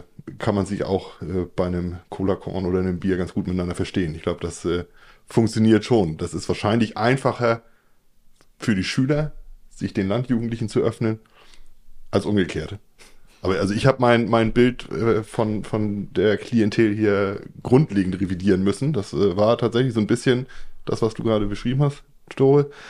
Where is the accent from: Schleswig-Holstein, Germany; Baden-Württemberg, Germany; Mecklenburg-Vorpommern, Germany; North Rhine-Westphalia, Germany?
Schleswig-Holstein, Germany; Man ist ja als Norddeutscher, als Schleswig-Holstein jetzt auch nicht so kontaktfreudig, dass man jetzt immer da vorweg geht.